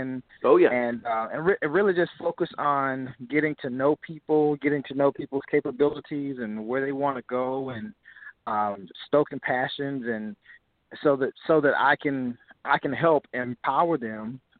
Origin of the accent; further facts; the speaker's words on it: Georgia, United States; now in North Carolina, United States; I was the director of curriculum and innovation in my home where I was born and raised in Georgia.